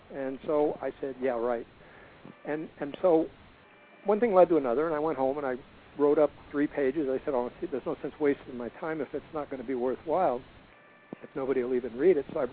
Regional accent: Oregon, United States; I just said, I'm from Oregon, so I don't really understand.

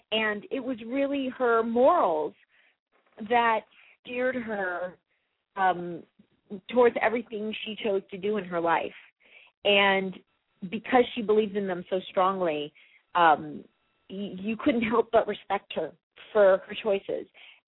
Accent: New Jersey, United States; also born or lived in Pennsylvania / California / New York; No, I'm from New Jersey and Pennsylvania, and I lived in New York. And I think that even though I was born in California but left immediately, I believe that I have New York City blood in my veins.

